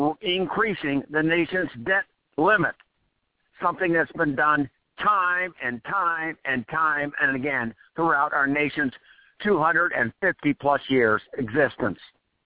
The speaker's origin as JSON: {"language": "English", "region": "Ohio", "country": "United States", "tie": "born or raised there", "said": "Republican House Speaker John Boehner of Ohio, my home state"}